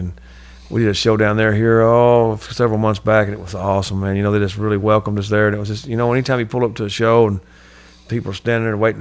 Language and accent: English; Marble Falls, Texas, United States; also born or lived in Hillsboro / Abbott / Waco; Marble Falls, you know, up and down 35, you know, Hillsboro, Abbott, Waco. My family moved a lot, so we were all up and down 35 pretty much.